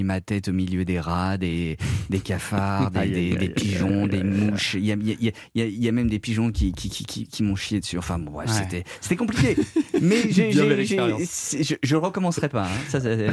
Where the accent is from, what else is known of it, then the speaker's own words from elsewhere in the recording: Hauts-de-France, France; Ouais, j'ai grandi en Picardie de 3 à 13 ans à peu près, près de Compiègne.